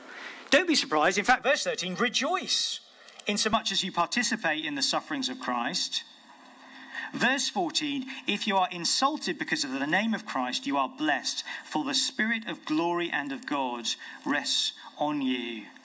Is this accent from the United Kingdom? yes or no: yes; London, United Kingdom; I grew up in Southeast London